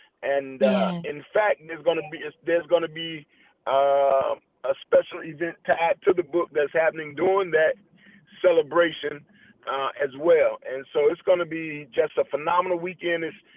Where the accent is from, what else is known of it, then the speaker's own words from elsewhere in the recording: Virginia, United States; Well, let me tell you, I'm from Virginia. I'm born and raised right here